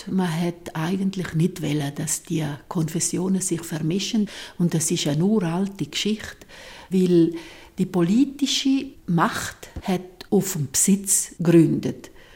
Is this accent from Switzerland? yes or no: yes; Graubünden, Switzerland; first language Italian; German is a second language; Aus dem Grund redet man hier auch Italienisch, wie im Tessin, aber wir sind keine Tessiner, wir sind eben italienischsprachige Bündner.